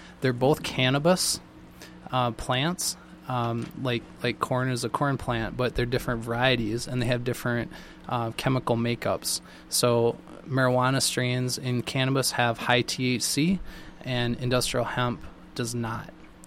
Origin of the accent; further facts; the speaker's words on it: Hastings, Minnesota, United States; I'm from Hastings. So I was a 1993 graduate from Hastings High School. And my wife and family, we live up in Denmark Township off of 90th Street.